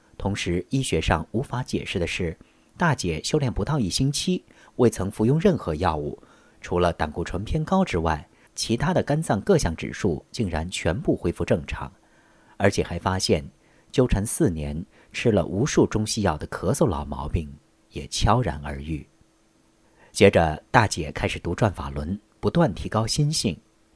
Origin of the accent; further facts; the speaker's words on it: Taiwan; 我来自台湾，